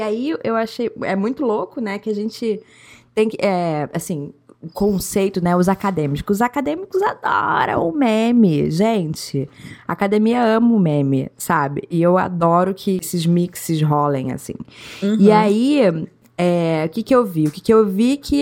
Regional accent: Rio de Janeiro, Brazil; assim, como brasileiro, como carioca, como...

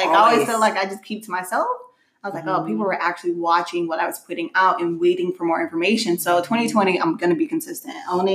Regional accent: Sacramento, California, United States; also born or lived in Stockton; Yes, I was born in Sacramento, lived there until preteen, I think it was.

